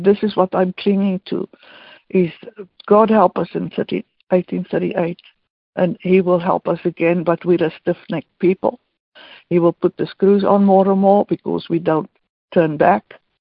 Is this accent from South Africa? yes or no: yes; South Africa; So, being South African, oh, immediately, you know, apartheid or whatever.